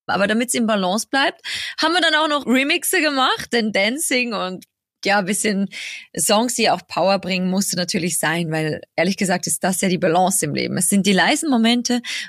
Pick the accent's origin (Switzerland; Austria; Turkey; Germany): Switzerland; Das ist schon so meine Schweiz, meine Heimat